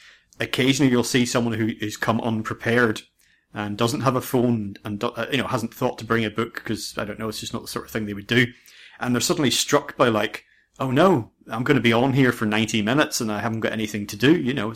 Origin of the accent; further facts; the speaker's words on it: United Kingdom; Being British, of course, most people hadn't prepared for the hot day